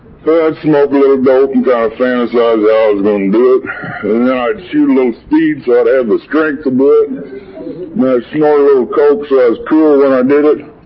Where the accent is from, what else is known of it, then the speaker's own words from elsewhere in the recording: Texas, United States; born there; I was born in Texas, and that isn't reason enough to a drink